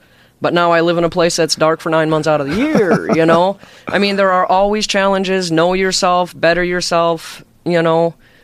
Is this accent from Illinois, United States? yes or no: yes; Chicago, Illinois, United States; born there; Well, I was born in Chicago.